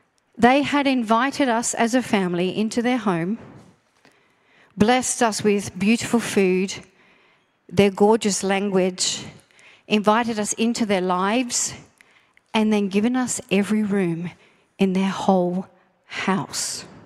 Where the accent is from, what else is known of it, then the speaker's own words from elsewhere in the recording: Australia; I am from Australia.